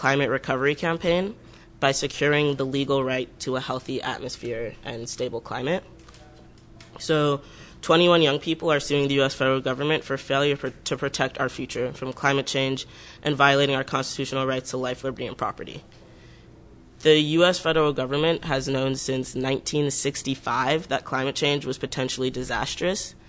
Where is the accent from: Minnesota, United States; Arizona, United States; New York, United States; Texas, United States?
New York, United States; now in Madison, United States; I'm from New York. I'm currently a sophomore, started my sophomore year at the University of Wisconsin-Madison.